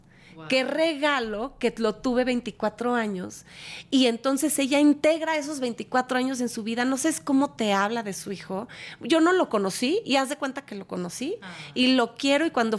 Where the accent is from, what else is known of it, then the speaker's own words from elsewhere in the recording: Guadalajara, Jalisco, Mexico; y soy de Guadalajara.